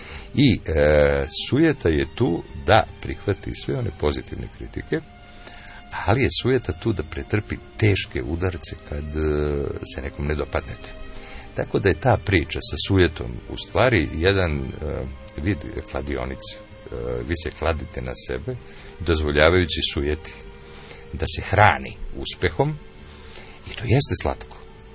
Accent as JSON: {"language": "Serbian", "region": "Šumadija and Western Serbia", "country": "Serbia", "said": "Ja sam Šumadinac"}